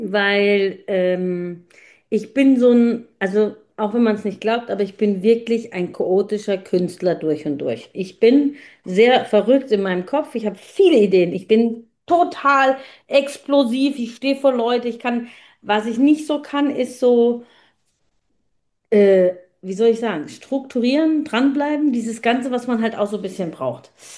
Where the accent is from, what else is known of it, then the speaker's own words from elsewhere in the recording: Germany; born there; nach Italien, da komme ich nämlich ursprünglich her, also meine Eltern, ich bin in Deutschland geboren.